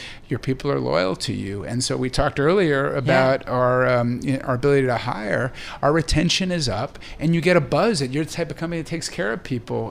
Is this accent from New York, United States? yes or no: yes; New York, United States; sadly, as a New Yorker, was when New York shut down.